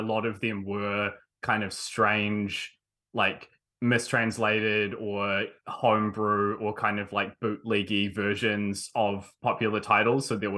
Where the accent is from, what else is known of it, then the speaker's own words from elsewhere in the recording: Blenheim, Marlborough, New Zealand; I'm from Blenheim originally, from Marlborough, so totally have that had that small town mildly closeted like weird experience to draw from.